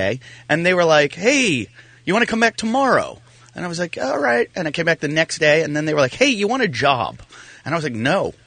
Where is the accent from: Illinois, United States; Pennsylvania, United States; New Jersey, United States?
Pennsylvania, United States; Pittsburgh; Mine was a little bit that I grew up in Pittsburgh, so I'm a big fan of Pittsburgh sports.